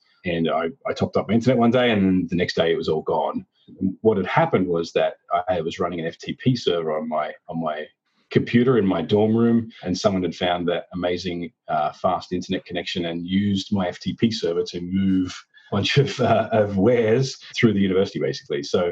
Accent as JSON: {"language": "English", "country": "Australia", "lives_now": "United States", "said": "You'll hear that I've managed to lose all of my Australian accent, and I guess I've lost the ability to remember how to say my job title as well."}